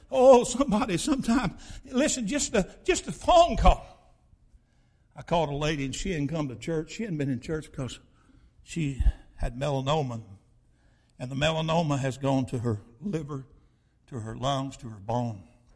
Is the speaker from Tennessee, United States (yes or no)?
yes; Chattanooga, Tennessee, United States; I grew up in Chattanooga as a bus kid at Highland Park Baptist Church. Rode on that bus. They'd come pick me up. My daddy lived in the housing project.